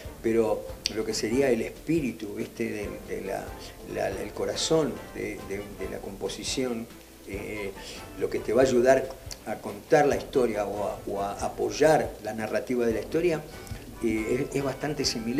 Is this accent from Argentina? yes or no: yes; Argentina; también soy argentino